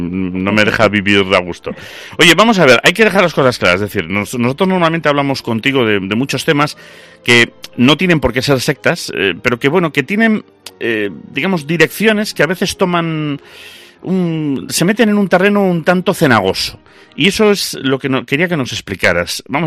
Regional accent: Galicia, Spain; yo soy gallego y se me saltan las lágrimas

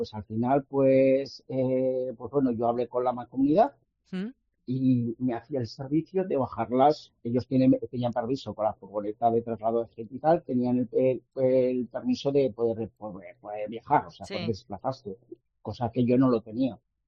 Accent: Alfajarín, Aragon, Spain; Yo de Alfajarín.

